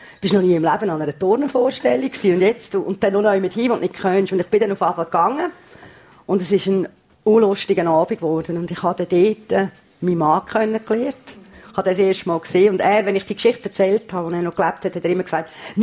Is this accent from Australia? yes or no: yes; Australia; also born or lived in United States; now in Switzerland; Ich bin in Australien aufgewachsen, Amerika überall in der Schule, also auf 3 Kontinente, 4 Länder. Und habe in Luzern gewohnt, habe dann aber in Sursee gearbeitet.